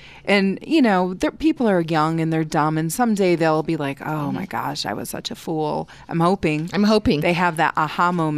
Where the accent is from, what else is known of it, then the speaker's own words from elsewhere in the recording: Detroit, Michigan, United States; So I grew up in Detroit, and my grandfather used to take us to opening day at Tiger Stadium every year.